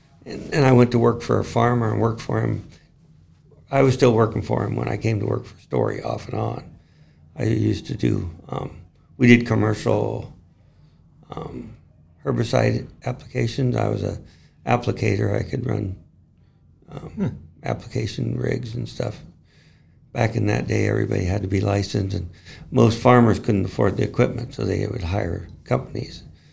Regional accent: Boone, Iowa, United States; I grew up in Boone, Iowa.

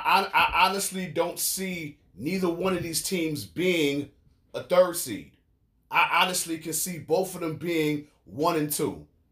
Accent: Brooklyn, New York, United States; I'm from Brooklyn, so the Nets is my team. I'm from Brooklyn.

